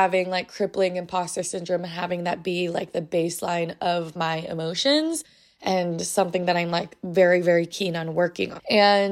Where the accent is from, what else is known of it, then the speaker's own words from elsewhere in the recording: United States; coming to terms with the fact that I'm Asian American